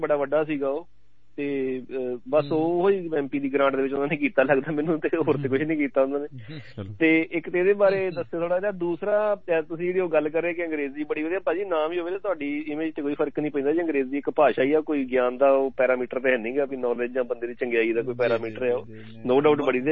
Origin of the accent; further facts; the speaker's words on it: Amritsar, Punjab, India; ਕਿਉਂਕਿ ਮੈਂ ਵੀ ਅੰਮ੍ਰਿਤਸਰ ਤੋਂ ਹੀ ਆ